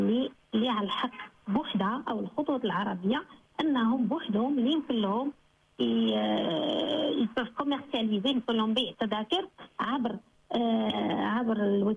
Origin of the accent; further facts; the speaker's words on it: Morocco; حيث نطلع أنا كمغربية ماشي كوكيلة أصفار، كمغربية تنطلع تنحس راسي في بلادي